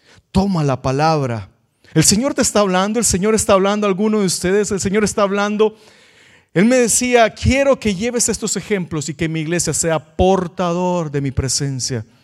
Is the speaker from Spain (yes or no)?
no; El Salvador; yo soy del Salvador, nací en el pueblo más peligroso de la capital, más peligroso del país, más peligroso del mundo.